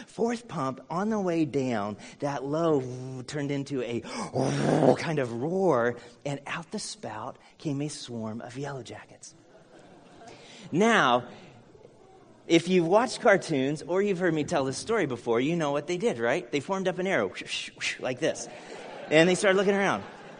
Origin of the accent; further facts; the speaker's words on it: Farmland, Indiana, United States; So I grew up outside of Farmland, Indiana. Anybody know Farmland? Like the town, not the everywhere. Grew up on this land that our family homesteaded 1830 sometime. This is like the classic Hoosier sort of deal.